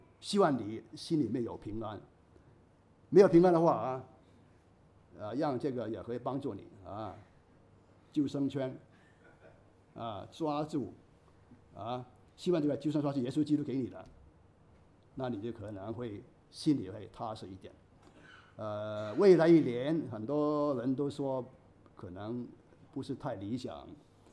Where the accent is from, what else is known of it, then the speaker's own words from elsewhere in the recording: Hong Kong; 那也是影响我们香港人的财富